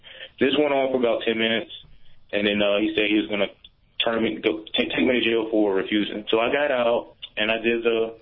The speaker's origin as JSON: {"language": "English", "region": "South Carolina", "country": "United States", "lives_now": "Utah, United States", "said": "Yeah, and I'm black. I'm from South Carolina. I work for the Utah National Guard, and I'm active duty."}